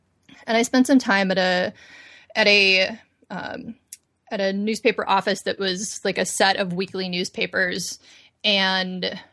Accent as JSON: {"language": "English", "region": "Indiana", "country": "United States", "also_born_or_lived": "Chicago / Maryland / New York", "moved": "as an adult", "lives_now": "Southern California, United States", "said": "I am originally from Indiana. And I went to Chicago for school and lived there for 15 years."}